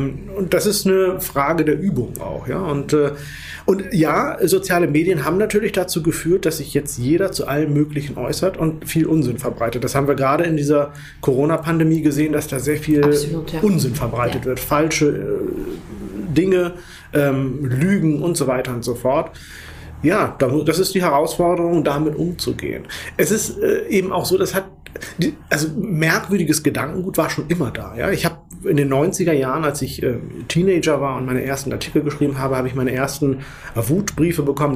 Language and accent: German; Hollern-Twielenfleth, Lower Saxony, Germany; Ich bin dann im Dorf in Norddeutschland groß geworden, Holland-Thielenfleet.